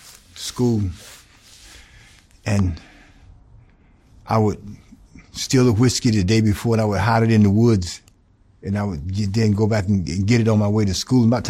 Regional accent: Americus, Georgia, United States; also born or lived in Atlanta; Well, I come out of South Georgia, in a town called Americus, Georgia, which is south of Atlanta, sticks. My sister and I grew up with my grandfather and my grandmother.

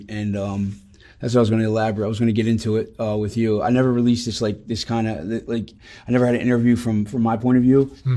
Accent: New Jersey, United States; From New Jersey. New Jersey, born and raised, South Jersey. Grew up, I was adopted at an early age.

